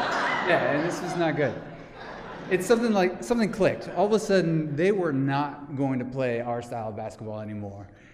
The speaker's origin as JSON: {"language": "English", "region": "Indiana", "country": "United States", "said": "I am from Indiana, and if you've seen the movie Hoosiers, you know that it's basically illegal not to eat, sleep, and breathe basketball. So when I moved to California"}